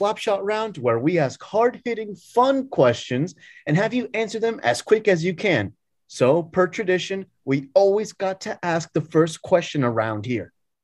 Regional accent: New York, United States; yeah, hey, you're trashing my hometown now.

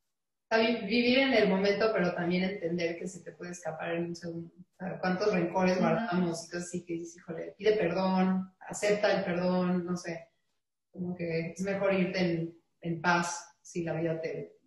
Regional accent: Mexico; now in Hungary; mi grupo de triatlón que tengo en Hungría. Y, o sea, siendo mexicana, que no hablas el idioma

